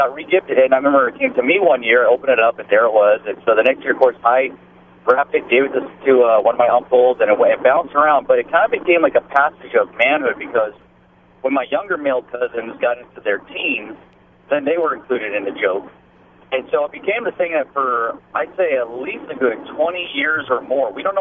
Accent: Oregon, United States; it reminded me of when I grew up back in Oregon, we had sort of a re-gifting tradition among the men of my family.

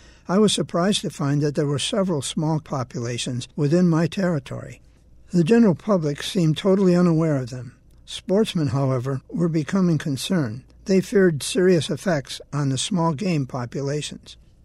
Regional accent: New York, United States; I grew up in the Ontario Lake Plains, about 35 miles west of Rochester.

